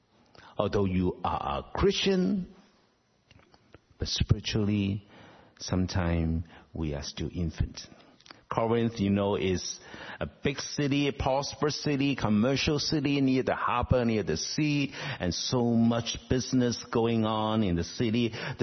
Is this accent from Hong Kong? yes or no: yes; Hong Kong; now in Vancouver, Canada; Vancouver is a beautiful place for retirement. So many immigrants come over. We know that I came from Hong Kong.